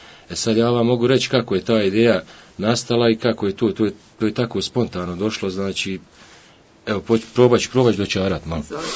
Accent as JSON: {"language": "Bosnian", "town": "Vareš", "region": "Federation of Bosnia and Herzegovina", "country": "Bosnia & Herzegovina", "tie": "born there", "said": "rođen sam u Varešu 1986. u porodilištu, s ponosom ću reći, u Varešu"}